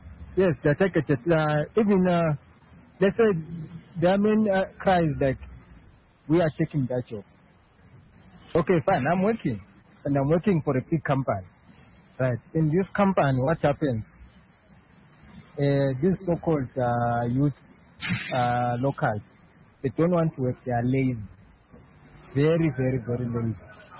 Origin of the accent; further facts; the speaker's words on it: Zimbabwe; now in South Africa; so I come from Zimbabwe.